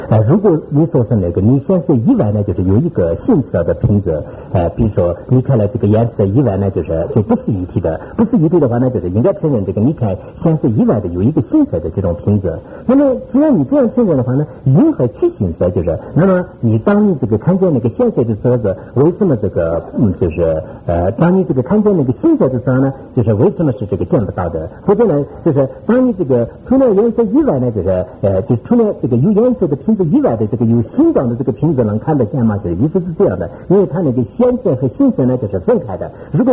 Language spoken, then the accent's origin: Chinese; Sichuan, China; 就是我们四川人说是三国心